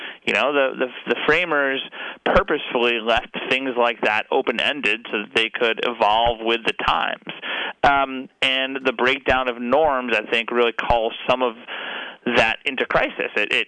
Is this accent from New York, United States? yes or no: no; Kentucky, United States; think about Senator Mitch McConnell, my home state senator